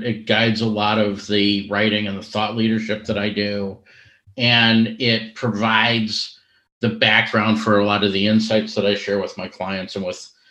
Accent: Midwest, United States; moved away as an adult; now in United Kingdom; I'd lived in the West Coast. I'd lived in the South. I'd lived in the East Coast. I grew up in the Midwest.

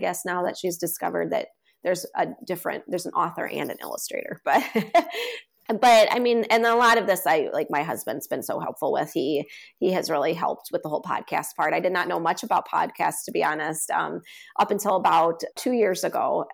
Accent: Illinois, United States; I grew up in Illinois. So like that was the land of Lincoln.

